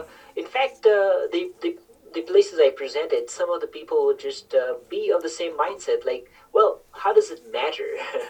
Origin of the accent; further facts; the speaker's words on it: India; I grew up in India and in a very small town, and there were not many ways to get out of the town and get some education.